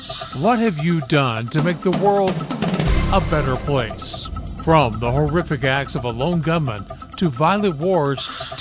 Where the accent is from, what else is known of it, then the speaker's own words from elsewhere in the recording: Memphis, Tennessee, United States; I grew up in Memphis, Tennessee, where a snowstorm was not unheard of, but it was unusual.